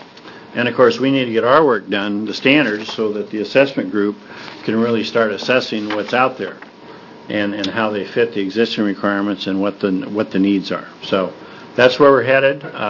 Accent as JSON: {"language": "English", "town": "Pendleton", "region": "Oregon", "country": "United States", "said": "good morning, Senators. I'm from Pendleton."}